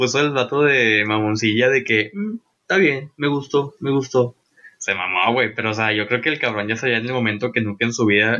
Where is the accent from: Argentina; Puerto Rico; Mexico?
Mexico; si nosotros, güey, que somos mexicanos